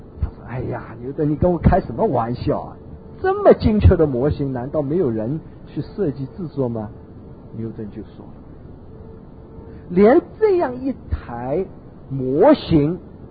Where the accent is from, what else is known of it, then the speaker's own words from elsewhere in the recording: China; 我们中国人哎呀，团体里好多人都问